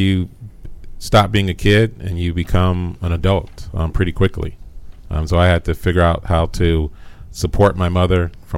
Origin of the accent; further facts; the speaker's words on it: Washington, District of Columbia, United States; Washington, D.C.